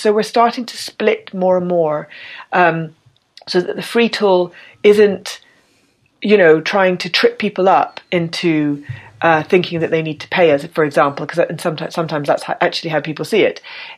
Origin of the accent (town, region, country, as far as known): United Kingdom